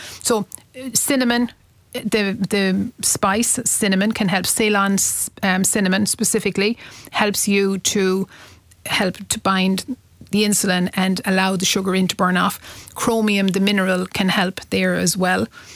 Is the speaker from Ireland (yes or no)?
yes; Munster, Ireland; I work in Tipperary. I'm from Tipperary and I work there as well.